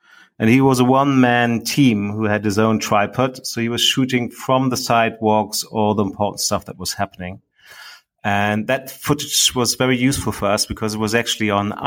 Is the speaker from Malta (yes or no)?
no; Berlin, Germany; I grew up in Berlin myself, and I've been here when the Berlin Wall came down on it.